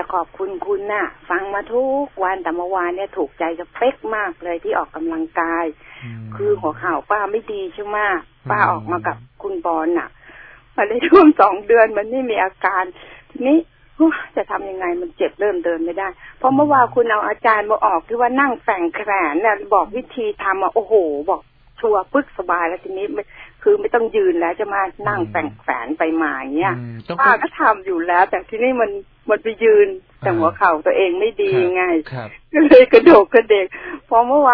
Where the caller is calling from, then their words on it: Min Buri, Bangkok, Thailand; อยู่มินบุรีไม่ตกครับคึ้มคึ้มอย่างเดียวครับ